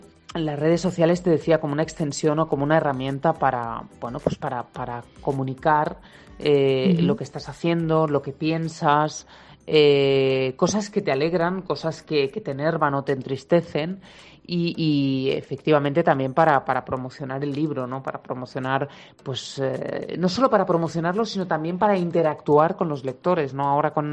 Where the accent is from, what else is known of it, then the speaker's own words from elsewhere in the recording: Barcelona, Catalonia, Spain; yo ya sabes que soy de Barcelona.